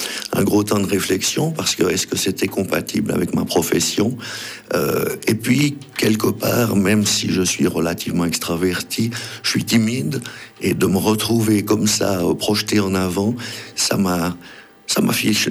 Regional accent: Geneva, Switzerland; moved away; À l'origine, je viens de Genève. Je suis arrivé il y a 35 ans ici dans la région.

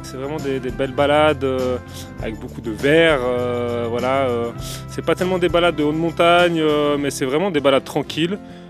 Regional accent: Geneva, Switzerland; C'est vrai que ça change un peu d'où je viens, de Genève.

